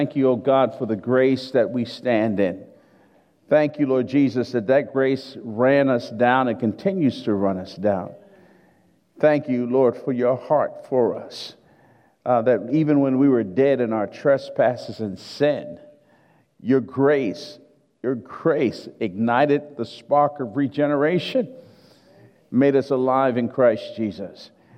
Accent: Newark, New Jersey, United States; Now, I was born in Newark, New Jersey. Spent the first 12 years of my life there, and I planned to move to Plainfield.

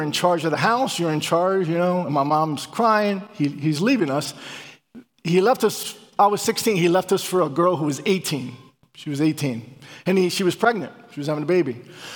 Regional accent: Philadelphia, Pennsylvania, United States; My family's from Puerto Rico. I'm from Philadelphia. I'm what they call a Philorican. A Puerto Rican from Philadelphia.

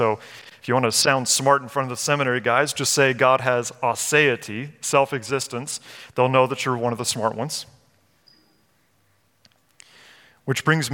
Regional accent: Kentucky, United States; I come from Kentucky. In Kentucky, we have Mammoth Cave.

